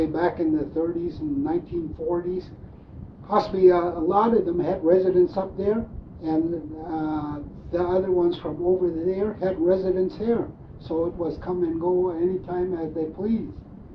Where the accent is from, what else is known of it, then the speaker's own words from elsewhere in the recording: Eagle Village, Alaska, United States; I was born in Eagle Village, Alaska, and part of my time growing up was down in the Yukon Charlie River, Coal Creek